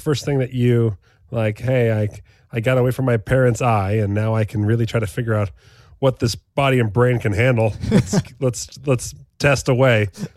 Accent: United States; As you know, as an American, we hate losing anything

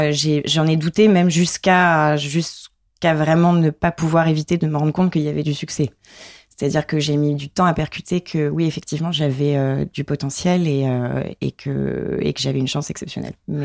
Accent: Limoges, Nouvelle-Aquitaine, France; J'ai grandi à Limoges.

